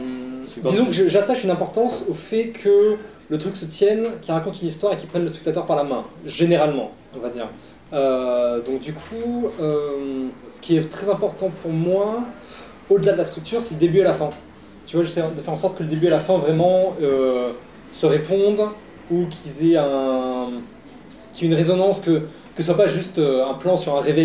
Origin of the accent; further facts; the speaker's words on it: Aix-en-Provence, Provence-Alpes-Côte d'Azur, France; j'ai 32 ans. Pour raconter un peu ma vie en deux mots, en gros, je suis originaire d'Aix-en-Provence à la base.